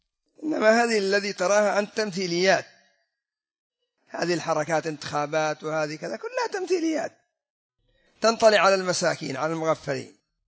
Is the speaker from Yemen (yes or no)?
yes; Yemen; بل أن يكون من أبوين يمنيين عندنا في اليمن